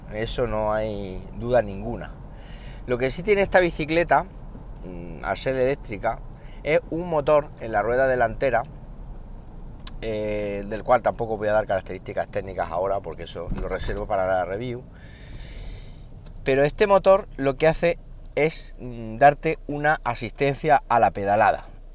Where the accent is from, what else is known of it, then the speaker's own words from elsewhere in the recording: Siles, Andalusia, Spain; Estuve en mi pueblo, en Siles, unos días.